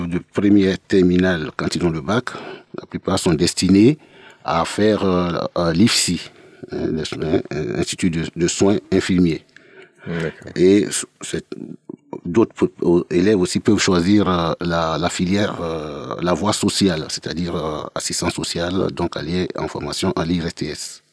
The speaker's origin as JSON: {"language": "French", "country": "Côte d’Ivoire", "moved": "yes", "lives_now": "Montpellier, France", "said": "sensible au climat de la Côte d'Ivoire, mon pays d'origine"}